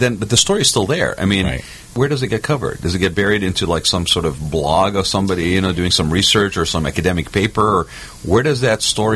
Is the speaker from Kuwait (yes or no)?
yes; Kuwait; When I was growing up in Kuwait, we had conflict is always going on around there.